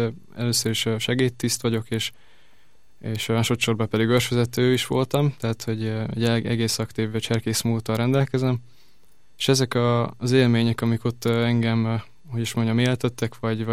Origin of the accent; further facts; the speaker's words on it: Berehove, Zakarpattia Oblast, Ukraine; also born or lived in Pécs; now in Budapest, Hungary; Kárpátaljáról érkeztem, azon belül is Beregszászról, és egy rövid tanulmányi időszak után felköltöztem Pécsre